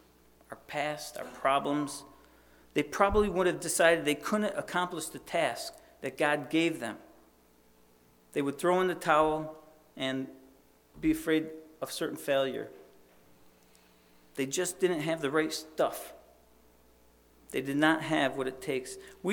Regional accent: Le Roy, New York, United States; You know, it's kind of like my hometown, Leroy, or maybe, what's this, Casanova, New Woodstock, you know.

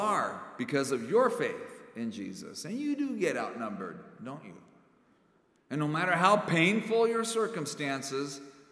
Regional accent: Phoenix, Arizona, United States; Actually, where I grew up in Phoenix, sunrise services are really popular because the weather is so pleasant.

